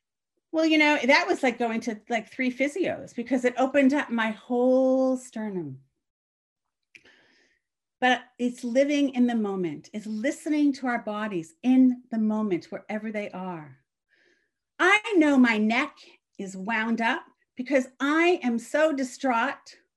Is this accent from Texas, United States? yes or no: no; Boston, Massachusetts, United States; moved away as an adult; also born or lived in Saskatchewan; now in Canada; I was living in Saskatchewan, in the prairies, which is on top of Montana. I grew up in Boston. I had never seen a bale of hay. I did not know anything. I was an absolutely ignorant American.